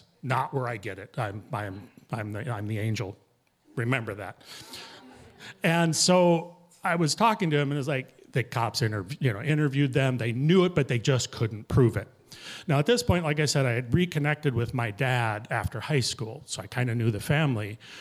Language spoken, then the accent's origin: English; Minneapolis, Minnesota, United States; also born or lived in Shakopee; You know, I grew up in the Minneapolis area.